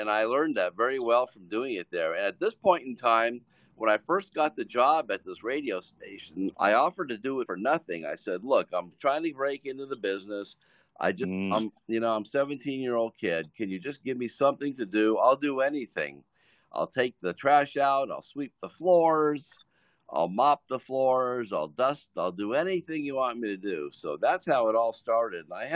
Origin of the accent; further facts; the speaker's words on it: Studio City, California, United States; No, I grew up in California, right here in Studio City in the LA area. Well, Studio City in North Hollywood, borderline.